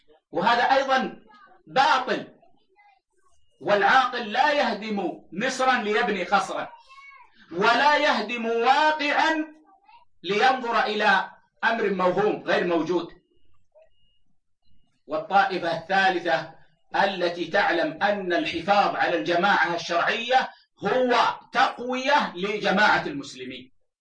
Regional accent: Saudi Arabia; وهكذا عندنا في بلدنا السعودية

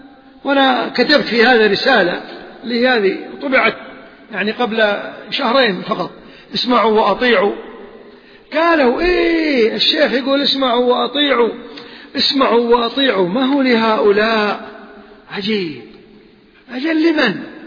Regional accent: Kuwait; وطلعوا عندنا في الكويت

